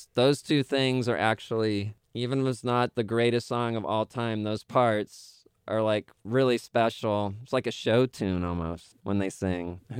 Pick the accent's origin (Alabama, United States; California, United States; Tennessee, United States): California, United States; I'm from California.